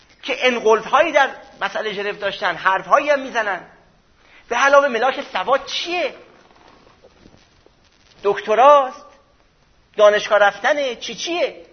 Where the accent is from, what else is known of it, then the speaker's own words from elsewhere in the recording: Iran; من به عنوان یک ایرانی